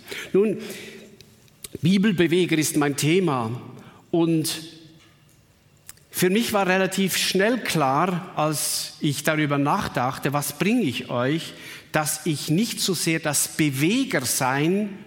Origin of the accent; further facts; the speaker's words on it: Switzerland; Denn bei uns in der Schweiz, wenn ich irgendwo bin